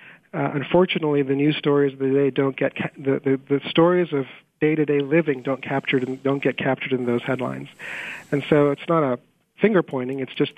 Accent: Ohio, United States; also born or lived in Illinois / Syracuse; born and raised here in Illinois and growing up in Ohio and Syracuse.

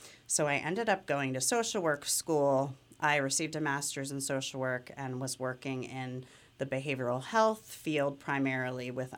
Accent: Bethlehem, Pennsylvania, United States; I am proud to have been born and raised in Bethlehem.

